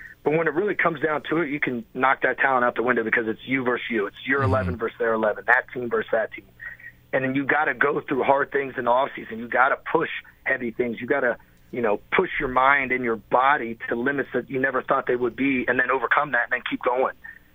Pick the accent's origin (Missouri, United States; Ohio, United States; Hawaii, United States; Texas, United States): Ohio, United States; Columbus; I was from Columbus, Ohio. My wife's family's from Columbus, Ohio.